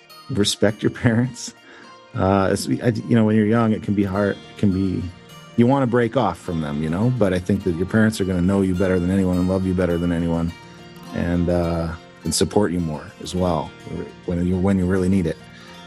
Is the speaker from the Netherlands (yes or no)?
no; Canada; accent: Canadian; I mean, I guess maybe my Canadian accent was too thick or something